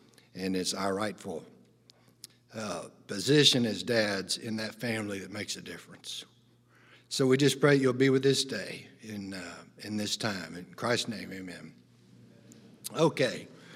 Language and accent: English; Malney, Texas, United States; We grew up in Malney, Texas, and my father sold life insurance.